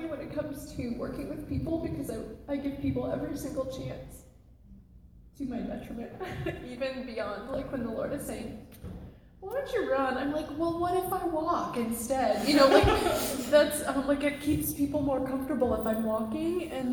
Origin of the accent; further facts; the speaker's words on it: Michigan, United States; I grew up in Michigan, sand dunes and docks and lakes.